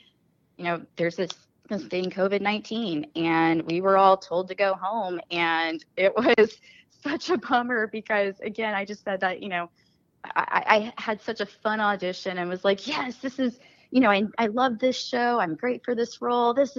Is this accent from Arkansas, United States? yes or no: yes; Fayetteville, Arkansas, United States; born there; Yeah, I actually I was born in Fayetteville.